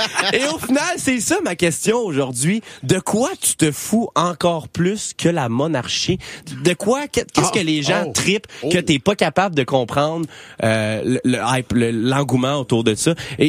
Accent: Martinville, Quebec, Canada; je viens de Martinville, puis moi sortir de chez nous, c'est marcher dans le bois.

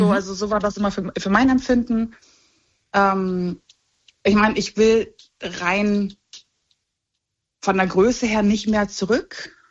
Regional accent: Hamburg, Germany; Ich bin groß geworden in Hamburg.

